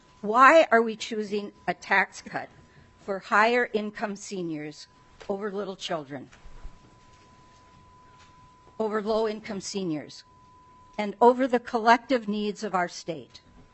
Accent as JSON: {"language": "English", "town": "Fergus Falls", "region": "Minnesota", "country": "United States", "said": "I am from Fergus Falls."}